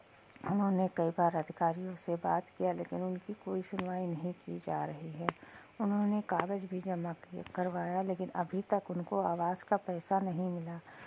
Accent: Bahraich, Uttar Pradesh, India; मैं विकास खंड विशेषरगंज से हूँ, ग्राम पंचायत लखारामपुर, गांव लखारामपुर से।

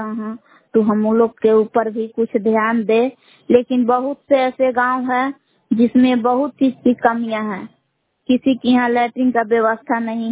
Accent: Belao, Bihar, India; ग्राम बेलाव जिला कैमूर भभुआ की निवासी हूँ।

